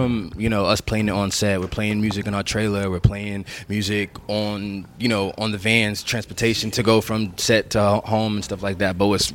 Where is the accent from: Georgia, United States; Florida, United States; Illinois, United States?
Georgia, United States; Atlanta; also born or lived in Brooklyn, New York; I grew up in Atlanta. I grew up out here.